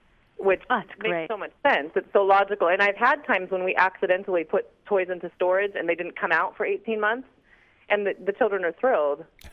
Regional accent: Alaska, United States; I think island living helps, truly. I'm from Southeast Alaska.

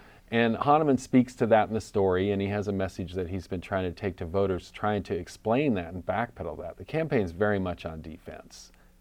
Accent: Alaska, United States; which is something growing up in Alaska, we just, you know, it's kind of different.

